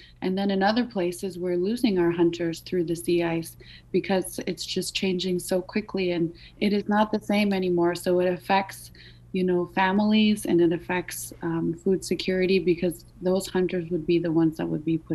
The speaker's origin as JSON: {"language": "English", "country": "Canada", "lives_now": "Nuuk, Greenland", "said": "Right now, I'm doing my, grad school in Nuuk, Greenland, even though I'm from Canada."}